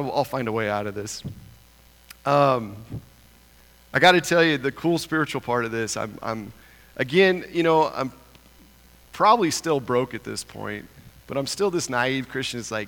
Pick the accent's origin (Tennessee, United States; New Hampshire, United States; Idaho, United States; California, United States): Idaho, United States; I have no desire to go to New York. I'm from Idaho. I grew up in a town of 300 people. I am not going to New York.